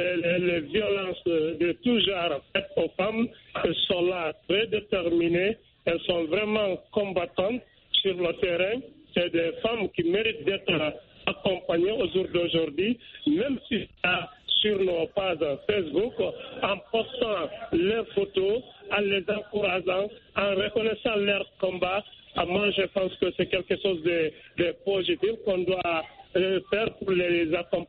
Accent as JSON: {"language": "French", "region": "Conakry", "country": "Guinea", "said": "Non, je suis de Conakry, à République de Guinée."}